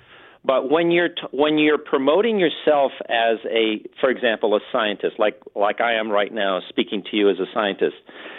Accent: Los Angeles, California, United States; I'm still that kid from East L.A. I was born in East L.A. on the wrong side of the track.

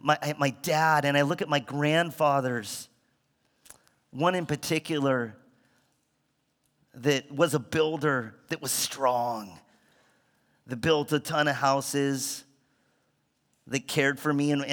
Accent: Bakersfield, California, United States; I grew up in Bakersfield. Grew up in a pretty normal family, and have an amazing family.

